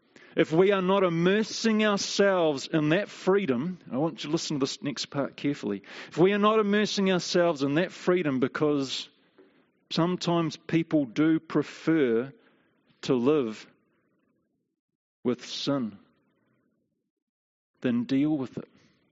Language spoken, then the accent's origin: English; Te Awamutu, Waikato, New Zealand; even walking into that service that night at the AOG in Te Awamutu, my hometown, at their 7 o'clock service.